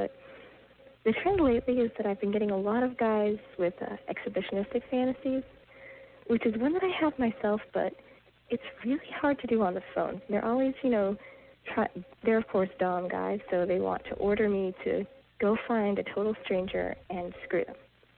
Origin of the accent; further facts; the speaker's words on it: Boston, Massachusetts, United States; I'm from Boston originally, and in Boston, the public schools, if you go there, you're going to get beat up.